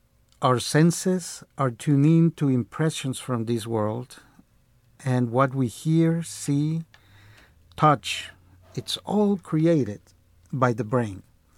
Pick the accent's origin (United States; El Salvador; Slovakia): El Salvador; I was born in El Salvador. I was born in the heart of what used to be the Pipil kingdom, named Cuscatlan, or the place of the jewel. I was born there and grew up in the middle of a war.